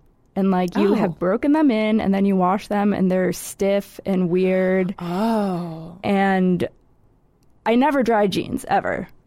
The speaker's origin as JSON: {"language": "English", "region": "Midwest", "country": "United States", "said": "I'm from the Midwest, and we just use fabric softener there."}